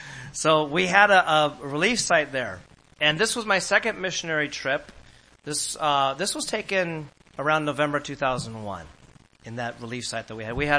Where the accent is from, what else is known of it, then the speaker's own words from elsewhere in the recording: California, United States; now in New York City, United States; You see, I came from Orange County. And I'm like, what are you telling me? This city has five counties. I didn't understand that because in California, you have a county with cities within.